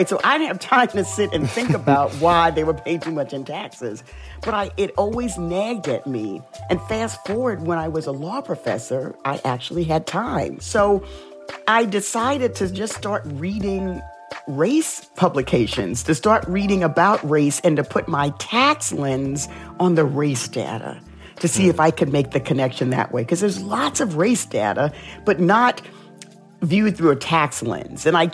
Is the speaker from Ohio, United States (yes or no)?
no; South Bronx, New York, United States; because growing up in the South Bronx, I dealt with racism a lot.